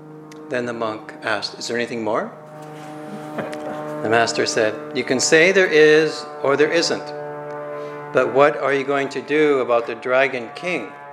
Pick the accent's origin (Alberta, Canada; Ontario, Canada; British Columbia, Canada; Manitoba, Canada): Alberta, Canada; Calgary; I grew up in Calgary, as I've mentioned. And all my travels had basically between Calgary and the Rocky Mountains, mostly.